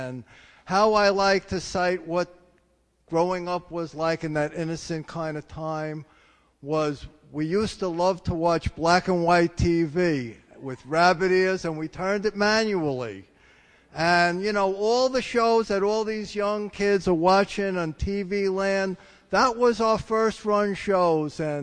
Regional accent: Queens, New York, United States; I'm 59 years old. I grew up in Little Neck, Queens. I'm Jewish.

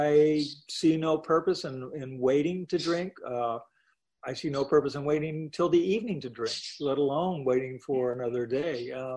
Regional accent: Canada; I come from a family of professional non-feelers and non-emoters. We're military, we're Canadian, we're Protestant.

